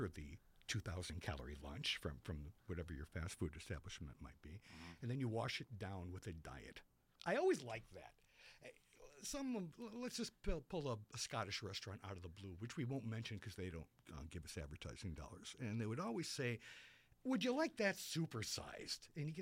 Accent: California, United States; I grew up in Southern California back before people ruined it

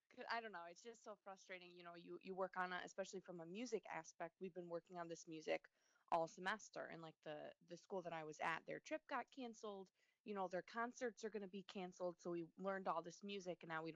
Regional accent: Johnsburg, Illinois, United States; So I'm from Johnsburg, Illinois. So it's actually, I know I'm from across the border, but so it's about an hour from Parkside in Carthage.

